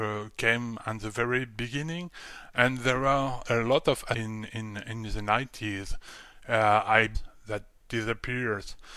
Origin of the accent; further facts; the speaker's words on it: Grand Est, France; I'm born and raised in Elsass, former German colony.